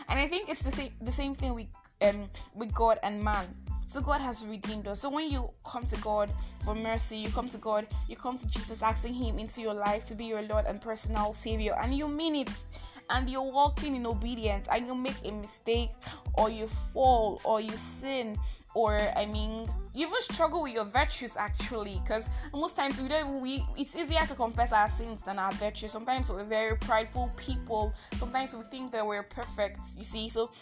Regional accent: Nigeria; I am that Nigerian Christian workaholic.

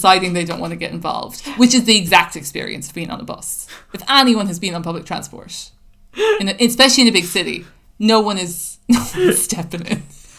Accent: Ireland; accent: Irish; now in United States; I still have my Irish accent, but I've lived in America for quite a while.

